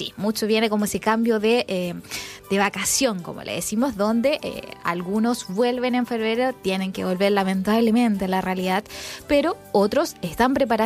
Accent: Chile; decirles que vamos a salir adelante, como siempre, como los chilenos lo sabemos hacer.

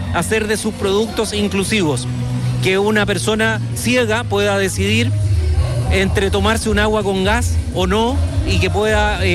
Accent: Olmué, Valparaíso, Chile; Saludamos a todos los amigos que están en todo Chile. Somos de Olmué.

